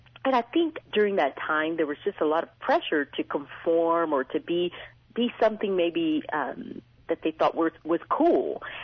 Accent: the South, United States; it really is a story of just my growing up in the South and my vision for diversity

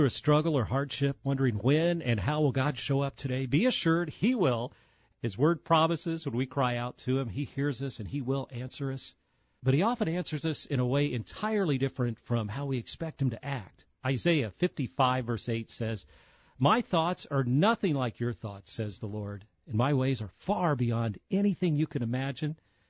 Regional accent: Terre Haute, Indiana, United States; So I grew up in Terre Haute, Indiana. So the fall got kicked off pretty much with the Covered Bridge Festival.

